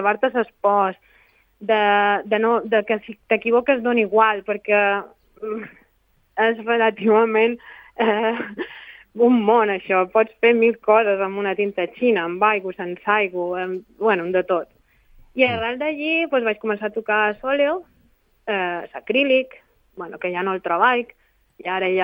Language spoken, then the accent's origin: Catalan; Sant Ferran, Balearic Islands, Spain; soc de Sant Ferran, exposaré per primera vegada a un lloc que és molt especial per jo, perquè allí he set la meva infància, en la Salou Parroquial de Sant Ferran